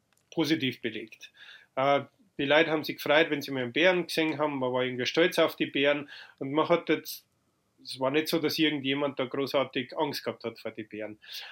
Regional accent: Freyung, Bavaria, Germany; also born or lived in Lower Franconia; Und deswegen bin ich im Unterfranken geboren, habe dann in Oberbayern meine Kindheit verbracht und dann, wie ich 9 Jahre etwa, sind wir eben nach Freyung gezogen im Bayerischen Wald. Und dort bin ich dann geblieben, bis ich zum Studieren angefangen habe.

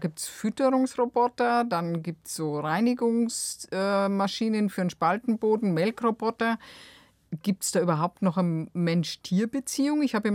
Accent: Bavaria, Germany; Und das bei uns in Bayern, wo der Durchschnittsbetrieb gerade mal 37 Hektar hat und 44 Kühe.

